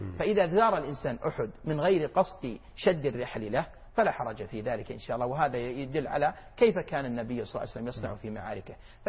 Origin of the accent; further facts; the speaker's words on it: Saudi Arabia; والحمد لله يوجد عندنا في السعودية كثير من القطاعات التي يوجد فيها رجال ونساء